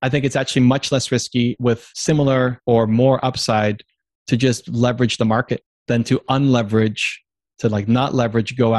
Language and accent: English; Canada; I'm Canadian